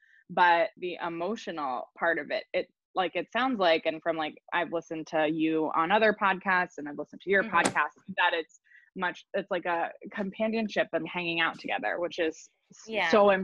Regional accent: Connecticut, United States; I grew up in Connecticut, so like an hour outside the city.

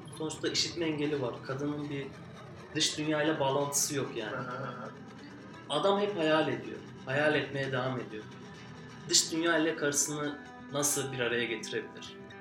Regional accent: Adana, Turkey; ben Adanalıyım

